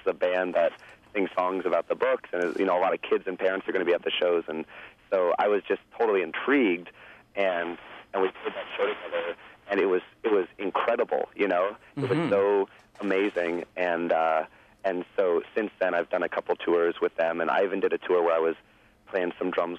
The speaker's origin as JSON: {"language": "English", "region": "New Hampshire", "country": "United States", "said": "I'm from New Hampshire."}